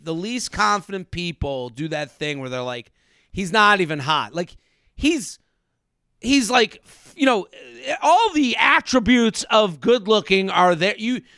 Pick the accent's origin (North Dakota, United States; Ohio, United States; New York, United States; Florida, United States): North Dakota, United States; I'm here from North Dakota.